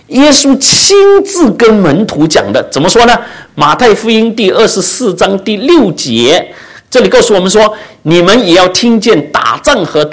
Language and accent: Chinese; China; 我们也知道我们中国人来的